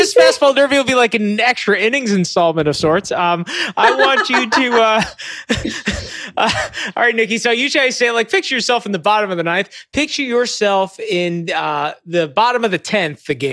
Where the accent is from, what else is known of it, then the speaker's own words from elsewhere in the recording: Long Island, New York, United States; I grew up on Long Island. I don't have that much of a choice, you know what I mean?